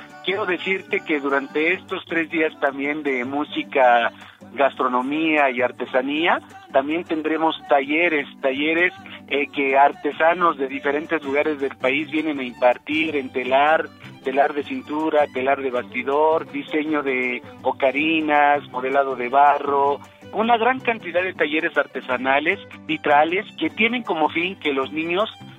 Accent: Mexico; todo eso que nos hace sentirnos orgullosamente como mexicanos

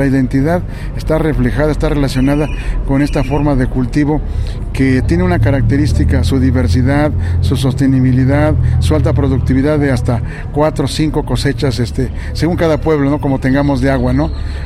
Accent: San Luis Tlaxcaltemalco, Mexico City, Mexico; Yo soy originario del pueblo chinampero de San Luis de Chaltemalco. Somos vecinos de Tulyihualco, de San Gregorio Atlapulco, de Tláhuac, Zapotitlán, Tlaltenco y del Teutli y de Milpalta.

